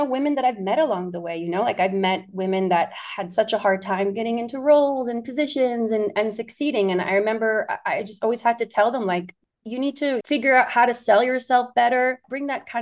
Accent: Palo Alto, California, United States; also born or lived in Houston, Texas; I was born in Houston, Texas, but I grew up actually in Palo Alto.

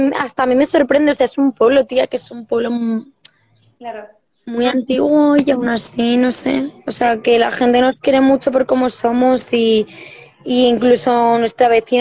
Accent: Colombia; accent: Madrid; a pesar de yo ser colombiana, tengo un acento muy, muy, muy marcado madrileño.

